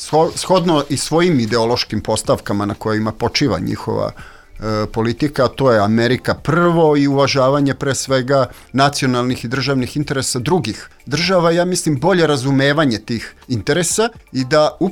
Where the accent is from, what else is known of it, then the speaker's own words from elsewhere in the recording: Serbia; došlo do promjene tog svetskog poretka u kome mi kao Srbi nikakve šanse nismo imali